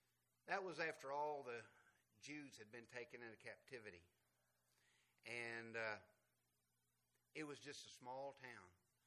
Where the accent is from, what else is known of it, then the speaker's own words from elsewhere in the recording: Whitetop, Virginia, United States; Oh, I'm from White Top, Virginia. How many of you know where White Top, Virginia is?